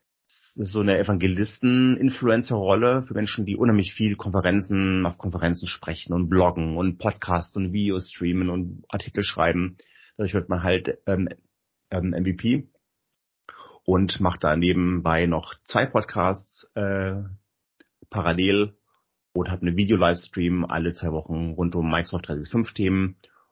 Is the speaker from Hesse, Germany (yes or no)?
yes; Kassel, Hesse, Germany; Ich komme selber, komme ich aus Kassel, südlich von Kassel, wohne hier in Nordhessen